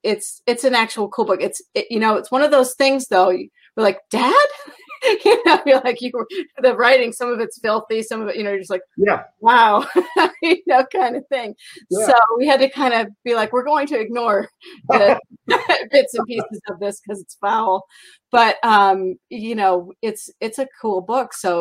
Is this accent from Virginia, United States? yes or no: no; Iowa, United States; also born or lived in Minnesota; Long story short, we were raised in Iowa. He decided that wasn't the life to raise 11 children. And so we lived in Iowa and Minnesota and all these things.